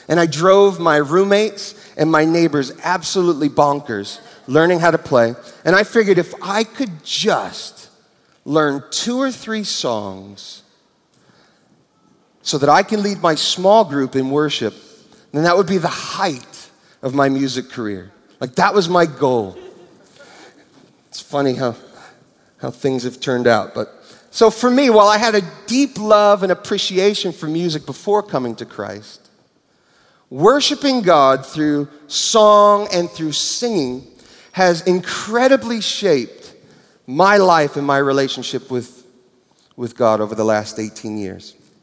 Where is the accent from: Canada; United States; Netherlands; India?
United States; New York City, New York; I grew up in New York City, in Brooklyn, and I was a paper boy